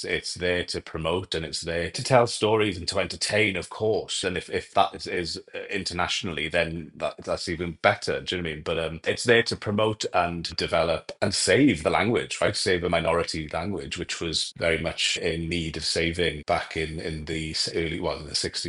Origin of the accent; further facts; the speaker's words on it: Wales, United Kingdom; first language Welsh; English is a second language; So I couldn't really speak English until I was about 7, to be honest. I was brought up in rural southwest Wales in Carmarthenshire, where the language of the household was Welsh, the language of the community was Welsh